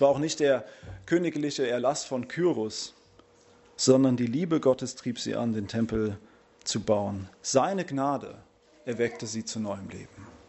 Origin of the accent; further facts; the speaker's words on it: Rhineland-Palatinate, Germany; Meine Frau und ich, wir kommen aus dem Westerwald ursprünglich. Ich weiß nicht, ob ihr das kennt. Rheinland-Pfalz, so 1,5 Stunden von hier.